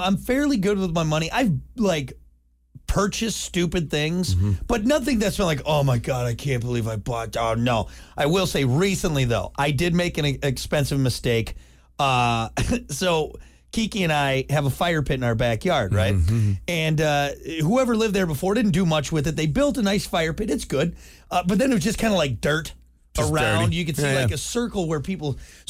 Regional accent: Wisconsin, United States; So where I grew up in Wisconsin, there was a landscaping place right at the end of our driveway on our farm.

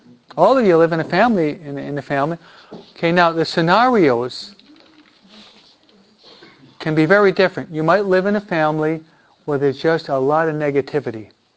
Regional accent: New York, United States; He's from Tennessee. I'm from New York.

